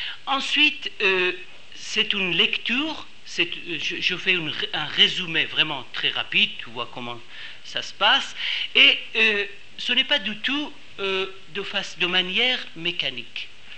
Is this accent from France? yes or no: no; Switzerland; je viens de la Suisse là-bas, on dit 71